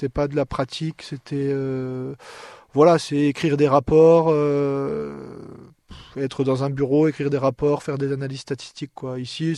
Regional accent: Grand Est, France; now in Toulouse, France; Moi, j'ai grandi en Lorraine, dans le nord-est, et j'ai étudié à Toulouse et travaillé un peu à Toulouse, voilà. Donc, ça fait quand même un peu plus de 5 ans que je suis dans le sud-ouest et à Toulouse

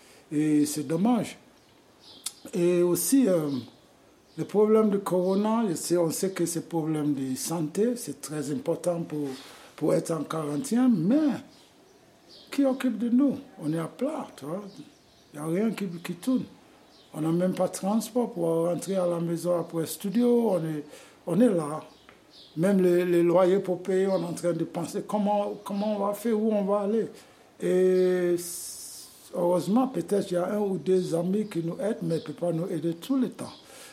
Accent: Sierra Leone; now in Senegal; Je suis de Sierra Leone. Et je suis au Sénégal à ce moment et je fais 40 ans depuis. Au Sénégal.

